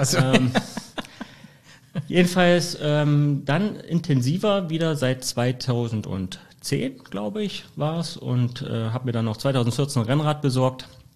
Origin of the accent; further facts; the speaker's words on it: Saxony, Germany; born there; moved away; Seit 21 Jahren wohne ich hier in Mecklenburg-Vorpommern. Ich bin gebürtiger Sachse.